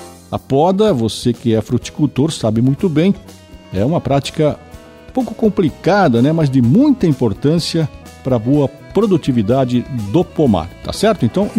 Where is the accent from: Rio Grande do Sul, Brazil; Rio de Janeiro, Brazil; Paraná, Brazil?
Paraná, Brazil; Campina Grande do Sul; esse caboclo nascido e criado em Campina Grande do Sul